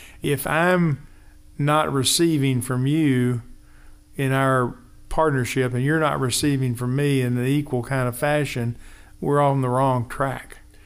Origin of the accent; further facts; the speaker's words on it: Richardson, Texas, United States; I grew up in the area. I grew up in Richardson.